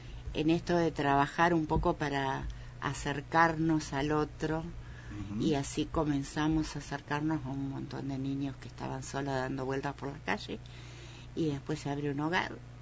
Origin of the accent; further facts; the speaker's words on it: Pehuajó, Buenos Aires Province, Argentina; born there; Nací en Pehuajó, provincia de Buenos Aires, un 7 de julio de 1955.